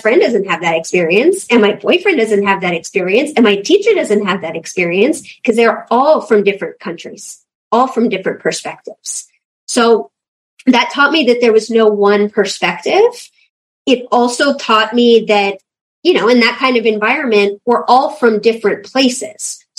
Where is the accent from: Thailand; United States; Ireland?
Thailand; everyone's asking, like, where are you from? What's your story? And I always said Thailand, and people would just look at me like I was an alien.